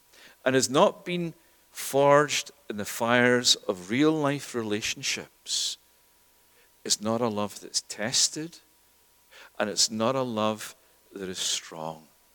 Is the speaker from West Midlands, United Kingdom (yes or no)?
no; Scotland, United Kingdom; now in Canada; Originally, I'm not from Canada, I'm from Scotland. My family are from the Highlands, the Western Isles of Scotland